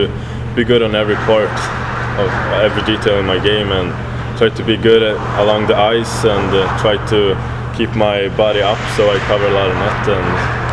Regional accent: Uppsala, Uppsala County, Sweden; I took the step up to the senior team in my hometown, Almtuna, in Allsvenska, second Swedish Elite League.

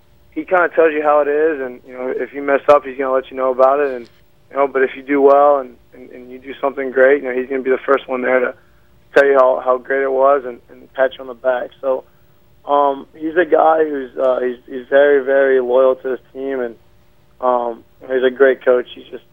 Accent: Louisiana, United States; I'm from Louisiana. I live, you know, my hometown's 45 minutes west of Baton Rouge. So, or east of Baton Rouge, sorry.

